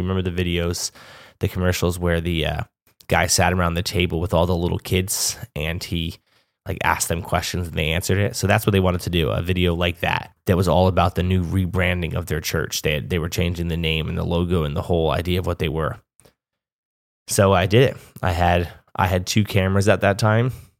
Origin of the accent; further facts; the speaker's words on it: Pennsylvania, United States; I was back in my hometown, but I was no longer playing music. I had all these new goals, all these new ideas. So I moved back to Pennsylvania